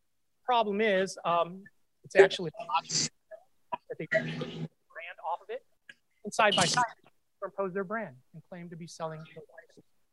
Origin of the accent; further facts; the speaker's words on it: Minnesota, United States; I'm from Minnesota, right?